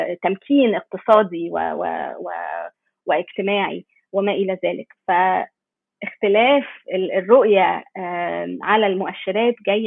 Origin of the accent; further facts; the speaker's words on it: Egypt; يعني مثلا عندنا في مصر مشاركة المرأة في سوق العمل قليل قوي